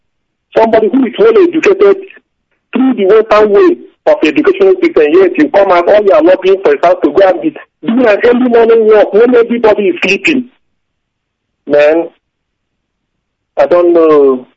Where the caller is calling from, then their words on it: Malaga, Andalusia, Spain; I'm calling from Malaga.